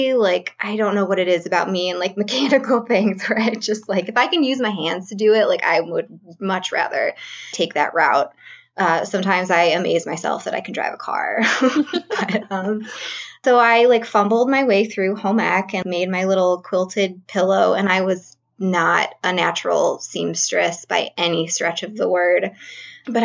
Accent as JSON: {"language": "English", "town": "Alfred", "region": "New York", "country": "United States", "tie": "born or raised there", "said": "I was raised in a really tiny, tiny town that no one's ever heard of in New York called Alfred."}